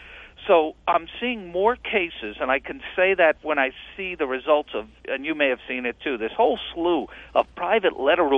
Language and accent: English; New York, United States; even though I grew up in New York as a Yankee fan on the losing end.